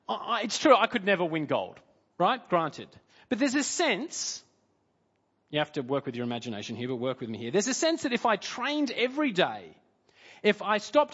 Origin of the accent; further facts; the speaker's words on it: Australia; I'm an Aussie and they are our representative.